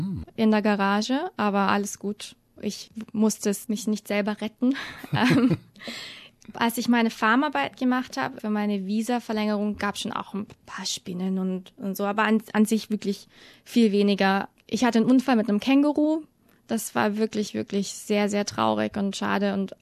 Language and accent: German; Würzburg, Bavaria, Germany; now in Australia; Aus Würzburg, im schönen Unterfranken.